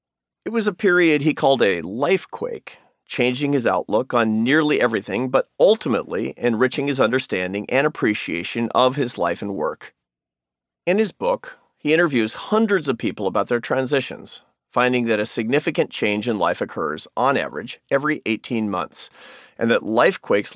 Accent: Seattle, Washington, United States; Growing up in Seattle, I often fished in Puget Sound

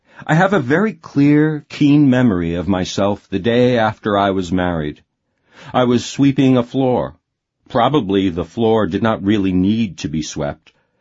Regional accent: Arkansas, United States; moved away as an adult; now in California, United States; middle-aged woman, and I'm on welfare. I have raised 6 children. I grew up in Arkansas, worked there for 15 years in a laundry, moved to California.

